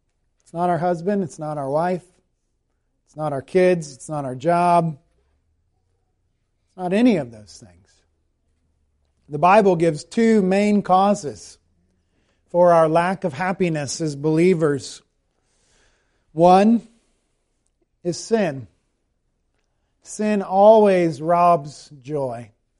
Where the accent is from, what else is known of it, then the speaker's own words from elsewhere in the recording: United States; now in Canada; I am an American and on the way to becoming a Canadian, hopefully.